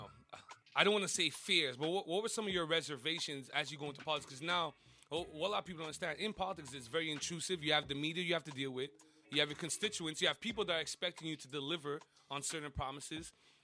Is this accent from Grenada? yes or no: yes; Saint George, Grenada; So my people, we're from the Carenage.